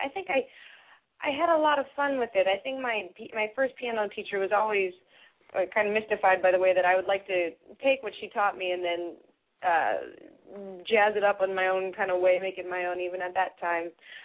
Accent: Chilliwack, British Columbia, Canada; I grew up in Chilliwack, British Columbia, to a very supportive family, not musicians, but just loved music, loved dancing.

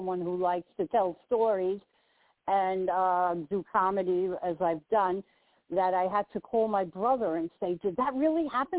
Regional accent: New York, United States; If you speak to anyone from New York, we don't have an accent. Everyone else does.

